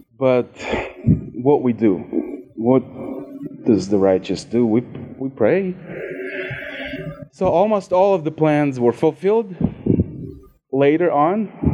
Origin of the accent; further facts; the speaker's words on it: Russia; I'm from Russia. Not everybody goes there. But I was born there.